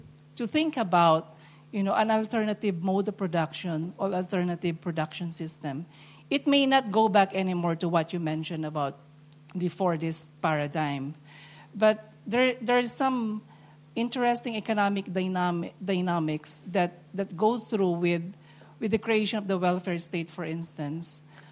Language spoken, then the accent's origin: English; Philippines; I come from the Philippines, and then I know about the third world